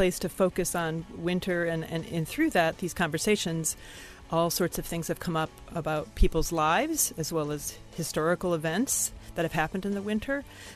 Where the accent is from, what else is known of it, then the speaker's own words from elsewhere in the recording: Michigan, United States; Just in my own life, I've reflected on how where I grew up in Michigan, in the U.S., the winters have changed